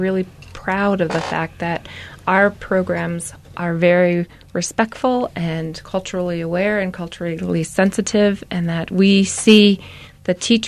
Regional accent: Albuquerque, New Mexico, United States; I was born and raised in Albuquerque. My family lives in Albuquerque, so this is something that is really close to me.

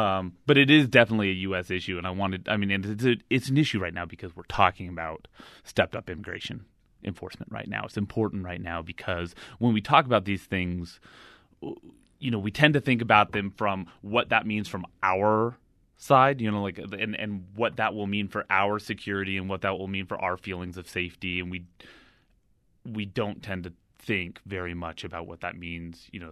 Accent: California, United States; I grew up in California, and a bunch of my soccer playing buddies, were refugees from El Salvador.

